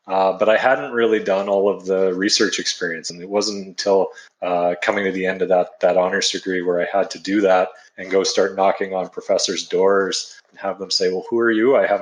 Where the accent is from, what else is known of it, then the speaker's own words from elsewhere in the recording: Edmonton, Alberta, Canada; So I went into university. I'm from Edmonton. I went to the University of Alberta there